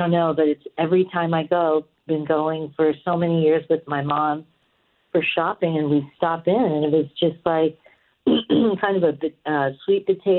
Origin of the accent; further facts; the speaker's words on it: Torrance, California, United States; This location, I grew up in the South Bay of Torrance.